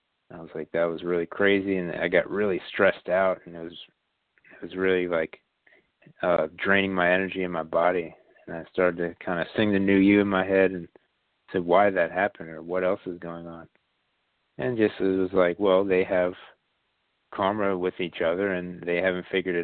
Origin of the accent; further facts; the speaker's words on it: Ireland; And, you know, being Irish and all that myself, I have strong affinity for those lands, the green fields and all that, and all the medieval stories and the Celtic myths.